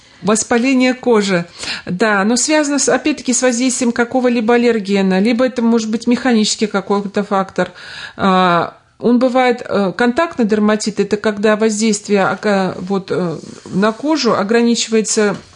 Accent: Kazakhstan; вот я из Казахстана

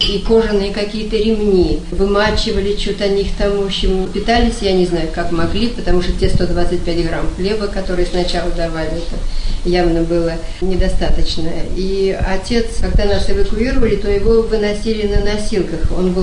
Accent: Saint Petersburg, Russia; born there; Я родилась в Ленинграде, жили мы в малюсенькой комнате, четверо.

